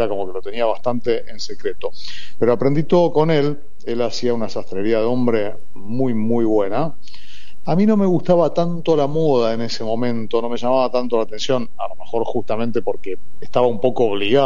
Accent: Buenos Aires, Argentina; born there; Yo nací aquí en Capital, nací en el Centro Gallego, ahí en Pascu y Urbano.

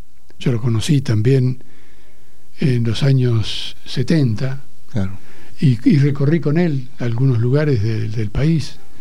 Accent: Laprida, Buenos Aires Province, Argentina; Donde fui a mi pueblo a afiliarme, a pesar de que ya había hecho el liceo militar 5 años, colegio militar 4 años, oficial, bueno, fui a La Prida a afiliarme en aquel momento.

